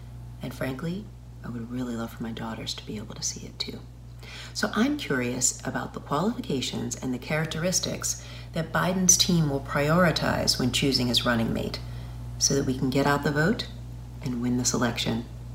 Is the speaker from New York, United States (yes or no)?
yes; New York City, New York, United States; I'm from New York City. And as a Black woman